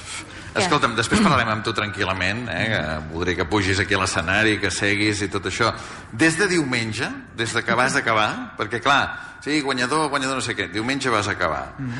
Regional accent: Valls, Catalonia, Spain; som de Valls

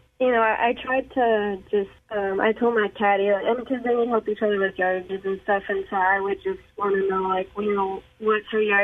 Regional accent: Northeast, United States; we're both from the Northeast, so we grew up playing junior golf together.

